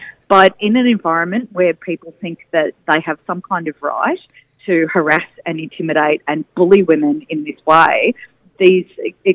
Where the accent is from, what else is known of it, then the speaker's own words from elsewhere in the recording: Victoria, Australia; it resembles a bill that was passed in my home state of Victoria 2 years ago